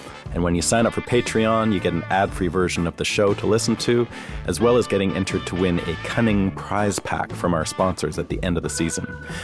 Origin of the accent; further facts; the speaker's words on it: Canada; I'm too Canadian, I guess.